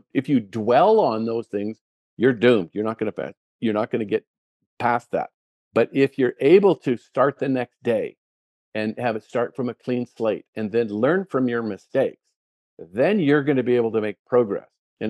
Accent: Canada; It's in my country. It's the Canadian Amateur. I'm the Canadian, and I'm not going to allow him to win.

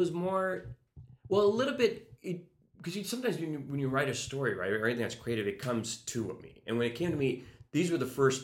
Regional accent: Carson, California, United States; You know, my background's a little different. I grew up in Carson, so I grew up right next to Compton.

